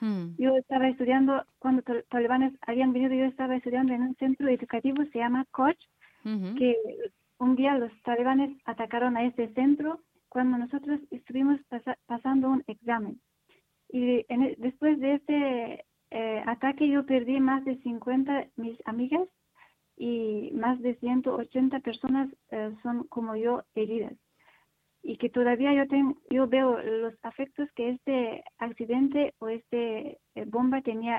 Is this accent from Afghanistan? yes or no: yes; Afghanistan; Spanish is a second language; moved away; Yo, cuando salí de Afganistán, ya tengo responsabilidad de las chicas que se quedan en Afganistán y viven en esa situación.